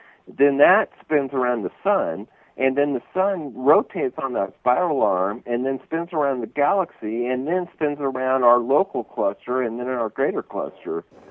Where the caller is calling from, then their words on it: Arizona, United States; I'm calling from Arizona.